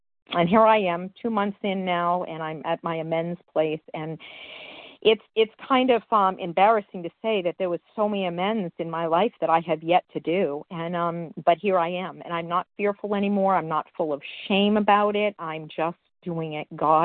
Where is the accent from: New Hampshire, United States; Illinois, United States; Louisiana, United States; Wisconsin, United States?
New Hampshire, United States; I'm from New Hampshire.